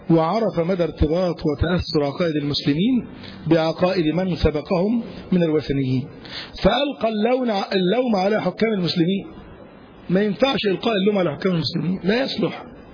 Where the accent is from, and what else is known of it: Egypt